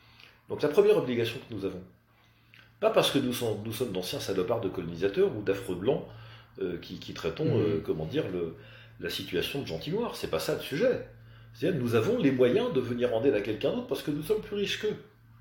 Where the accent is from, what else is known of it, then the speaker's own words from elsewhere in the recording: France; je dis ça aussi parce que je suis français, je l'assume parfaitement